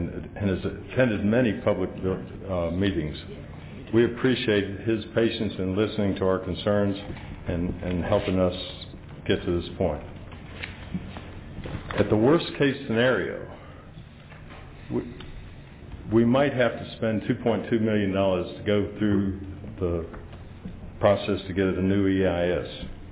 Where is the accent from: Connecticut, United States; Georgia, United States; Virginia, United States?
Virginia, United States; Martinsville; I'm from Martinsville, Virginia.